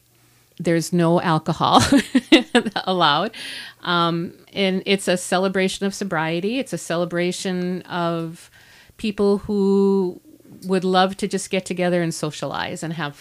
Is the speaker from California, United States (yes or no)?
no; Iron Mountain, Michigan, United States; I was raised in the UP, and I was raised in Iron Mountain Kingsford area.